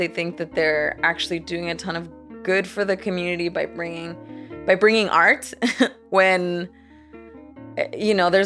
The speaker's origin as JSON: {"language": "English", "town": "Los Angeles", "region": "California", "country": "United States", "tie": "born or raised there", "said": "Growing up in Boyle Heights, I felt very privileged to sort"}